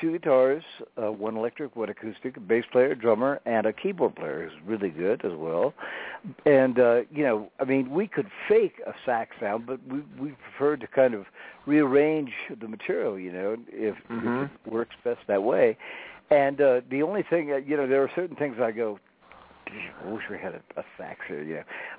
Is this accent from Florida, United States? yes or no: yes; Clearwater, Florida, United States; So David is somebody that I grew up with in Clearwater, Florida.